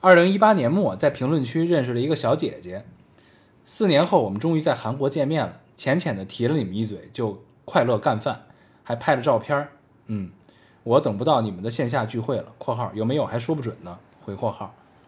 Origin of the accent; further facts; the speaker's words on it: North China, China; 就是咱们作为北方人看南方的这种状态的时候